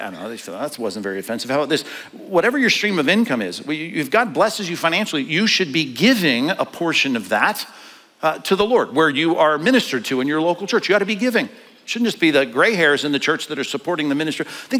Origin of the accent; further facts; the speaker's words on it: Long Beach, California, United States; now in Aliso Viejo, United States; My parents, they live in the same house I grew up in Long Beach, California. And I live in Orange County now, in Aliso Viejo, down there, Laguna Hills.